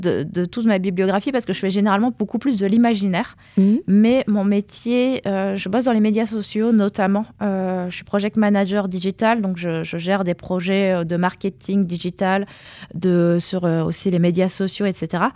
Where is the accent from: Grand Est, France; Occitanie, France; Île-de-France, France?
Grand Est, France; Nancy; Donc je suis pour ainsi dire née dans un théâtre. J'ai grandi à Nancy pendant une trentaine d'années.